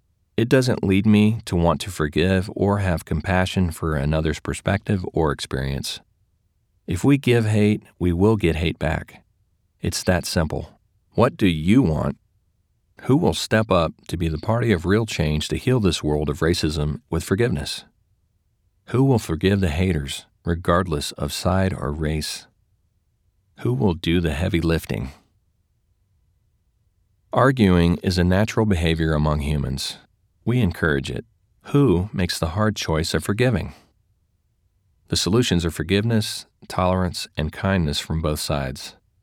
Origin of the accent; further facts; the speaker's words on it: Louisiana, United States; now in Seattle, United States; past 20 years, I have lived in Seattle, which has a highly diverse population of races and cultures. I am originally from Louisiana, where the population is much less diverse